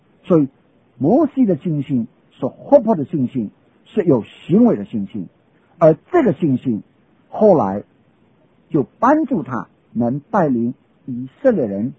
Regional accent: China; 在我们中国人常常以一块什么石头啦

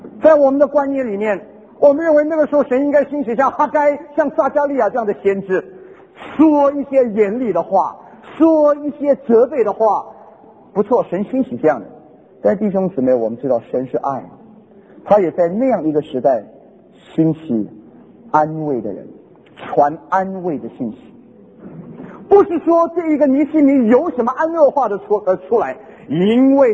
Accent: Meizhou, Guangdong, China; 昨天我已经介绍过自己，我是广东人，我是广东梅县

